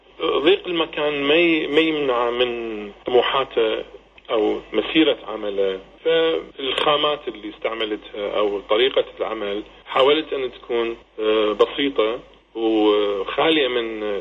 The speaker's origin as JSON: {"language": "Arabic", "town": "Kufa", "region": "Najaf Governorate", "country": "Iraq", "tie": "born or raised there", "also_born_or_lived": "Baghdad", "lives_now": "Netherlands", "said": "أنا انولدت في بغداد وعشت فترة في الكوفة فترة الطفولة،"}